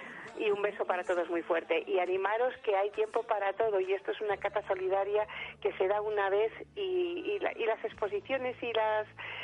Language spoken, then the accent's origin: Spanish; Madrid, Community of Madrid, Spain; now in Gran Canaria, Spain; como soy madrileña, yo para mí, Canarias, para mí, yo me siento identificada con cada isla. O sea, la verdad, aunque vivo aquí en Gran Canaria y estoy enamorada de ella